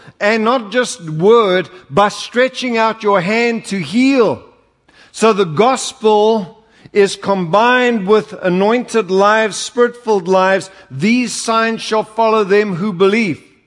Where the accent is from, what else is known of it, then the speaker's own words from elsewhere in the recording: South Africa; accent: South African; My South African accent, he couldn't get the word.